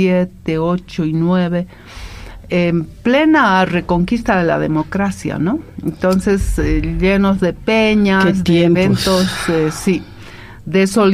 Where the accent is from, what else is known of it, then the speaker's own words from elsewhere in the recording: Oruro, Bolivia; En Oruro. Yo soy orureña